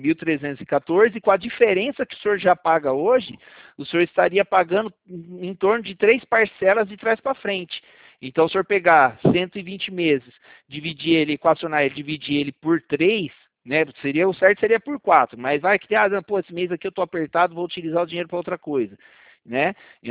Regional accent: São Paulo, Brazil; eu sou de São Paulo, eu sou da Central do Santander.

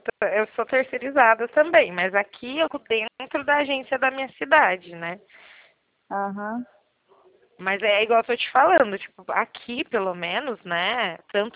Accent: São Paulo, Brazil; Eu sou de São Paulo e atendo aí.

